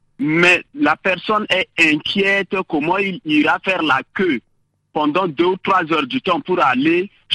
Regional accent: Central African Republic; moi, je vous parle en tant que centrafricain, en tant que citoyen centrafricain.

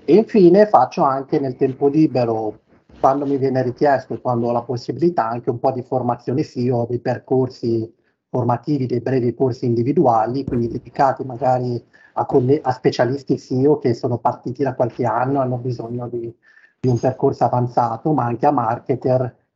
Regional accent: Bologna, Emilia-Romagna, Italy; also born or lived in Modena; Io ho vissuto fra Bologna e Modena, praticamente tutta la vita sono stato cresciuto lì.

